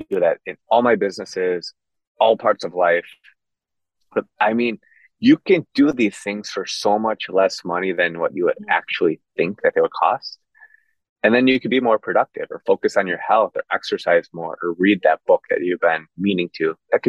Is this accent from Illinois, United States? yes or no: yes; Chicago, Illinois, United States; also born or lived in West Virginia; I went to a super, super small school in West Virginia. I'm from Chicago. So I wanted to get away from home.